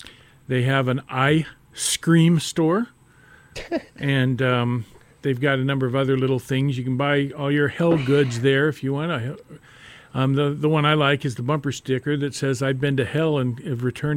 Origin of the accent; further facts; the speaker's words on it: Lexington, United States; and about John and Jessica's great work here in Lexington, because my hometown.